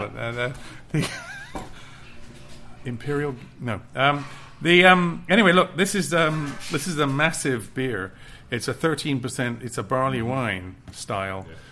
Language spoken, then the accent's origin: English; United Kingdom; I'm British, so I looked at the name.